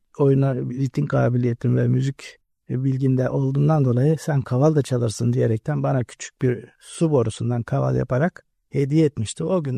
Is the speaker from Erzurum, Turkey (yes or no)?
no; Edirne, Turkey; born there; 1963 Edirne doğumluyum.